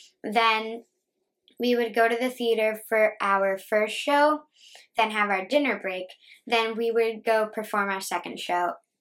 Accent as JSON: {"language": "English", "town": "Houston", "region": "Texas", "country": "United States", "said": "I am 11 years old, and I am from Houston, Texas"}